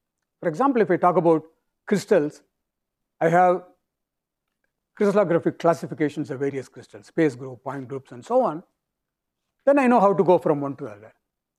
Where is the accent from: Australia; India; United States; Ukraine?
India; Because I come from India, where you have monsoon.